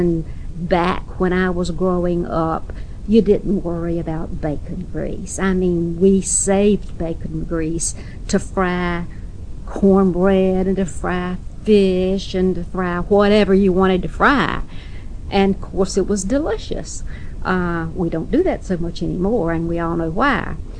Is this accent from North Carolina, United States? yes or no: yes; Washington, North Carolina, United States; born and raised in Washington, North Carolina, better known as Little Washington, and that's in Beaufort County in the eastern part of the state.